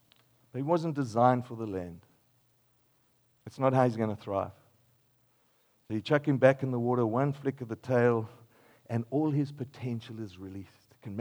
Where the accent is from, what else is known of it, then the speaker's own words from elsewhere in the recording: Australia; because I'm from Australia.